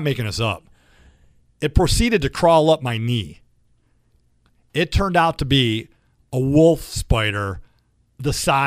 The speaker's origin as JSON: {"language": "English", "town": "Oak Park", "region": "Illinois", "country": "United States", "tie": "born or raised there", "said": "Actually, I grew up in Oak Park."}